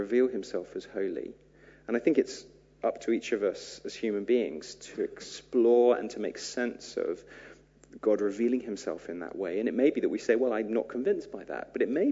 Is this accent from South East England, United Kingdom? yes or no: yes; Beaconsfield, South East England, United Kingdom; The place that I grew up was Beaconsfield in South Bucks, and it's one of the most affluent areas in the country.